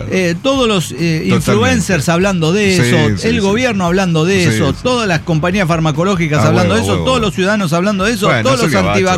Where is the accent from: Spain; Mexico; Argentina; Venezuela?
Mexico; Mira, no, es que yo no lo puedo creer. ¿Es porque soy mexicana?